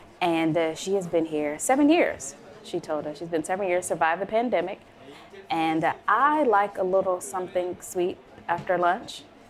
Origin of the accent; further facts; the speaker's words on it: Chicago, Illinois, United States; I'm a fan. I'm from Chicago, so was he, so there's that.